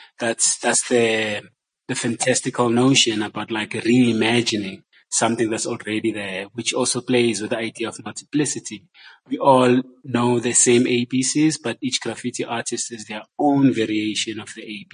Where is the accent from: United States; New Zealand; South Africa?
South Africa; Johannesburg, Gauteng; Because I grew up in Joburg.